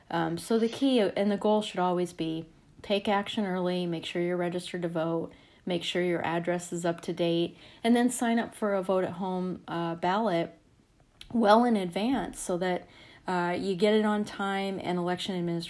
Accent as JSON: {"language": "English", "region": "Colorado", "country": "United States", "said": "Well, so I'm from Colorado. I was an election official for 14 years in Denver"}